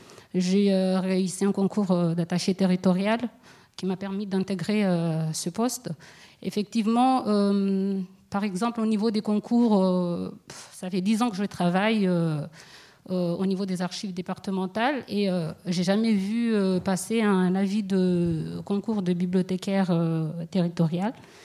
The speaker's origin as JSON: {"language": "French", "region": "Mayotte", "country": "France", "said": "je viens de Mayotte."}